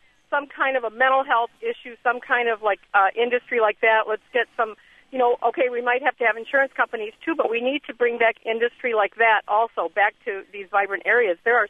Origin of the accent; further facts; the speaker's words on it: Detroit, Michigan, United States; now in Green Bay, United States; I grew up in the Detroit area. I went to Oakland University.